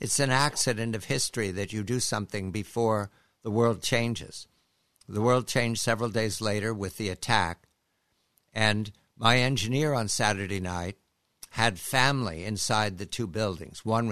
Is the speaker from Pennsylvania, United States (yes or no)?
yes; Pennsylvania, United States; Paul was from Alabama. I'm from Pennsylvania.